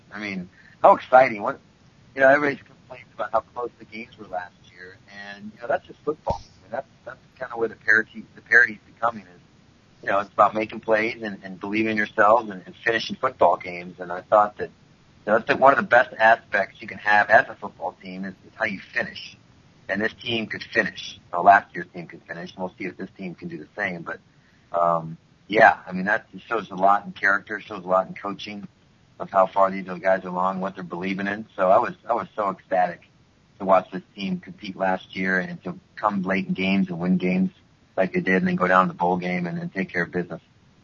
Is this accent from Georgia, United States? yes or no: no; Iowa, United States; I had a great career here in Iowa. I had a lot of fun and I played in front of my peers in my hometown